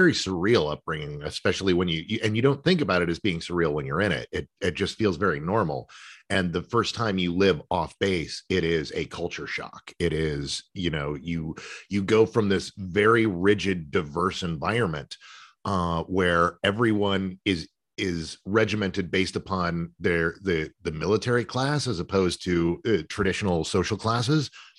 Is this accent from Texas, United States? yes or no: yes; San Antonio, Texas, United States; also born or lived in Michigan / New York / Arizona; I got to live in Michigan and New York and Arizona. And I was born here in Texas.